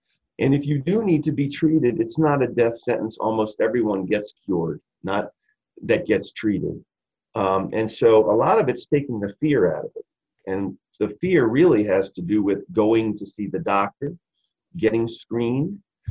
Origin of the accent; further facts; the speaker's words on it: Wheaton, Maryland, United States; I grew up in Wheaton, Maryland, believe it or not, not far from Silver Spring.